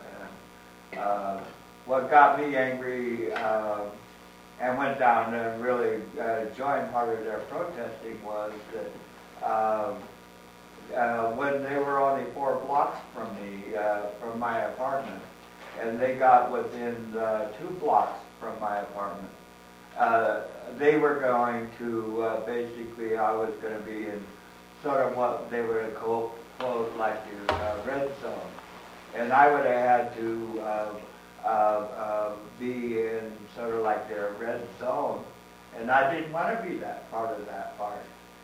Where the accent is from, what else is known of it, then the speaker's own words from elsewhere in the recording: Seattle, Washington, United States; I'm from Seattle, and the WTO, World Trade Organization, was in our area